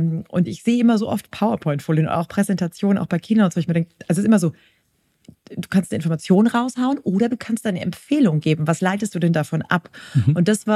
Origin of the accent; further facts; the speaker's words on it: Bavaria, Germany; bin ja Fränkin